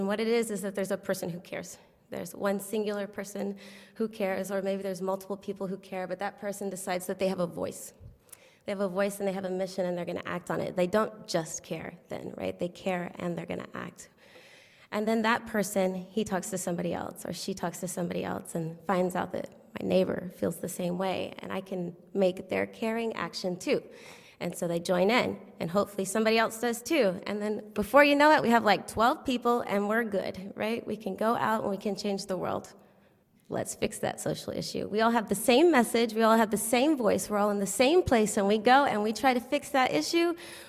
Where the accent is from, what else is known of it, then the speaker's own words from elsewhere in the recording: the South, United States; now in Indiana, United States; I'm new to Indiana, so bear with me a little bit. When I try to relate to the state, I'm from the South